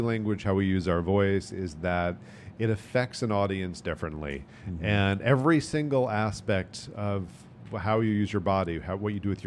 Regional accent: New York, United States; I am originally New Yorker

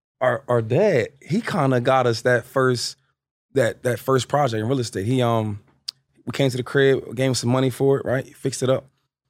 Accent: Harrisburg, Pennsylvania, United States; We're from Harrisburg, so

